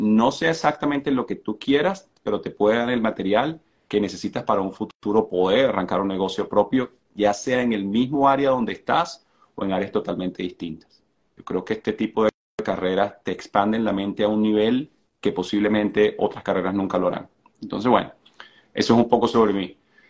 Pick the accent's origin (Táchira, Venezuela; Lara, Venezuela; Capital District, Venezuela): Capital District, Venezuela; Caracas; Venezolano tal cual como tú, Nacho, nacido y criado en Caracas. Padres inmigrantes de Colombia a Venezuela, que se mudaron en los años 60